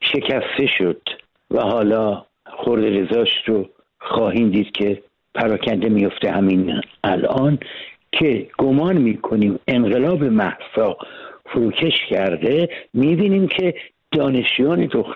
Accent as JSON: {"language": "Persian", "country": "Iran"}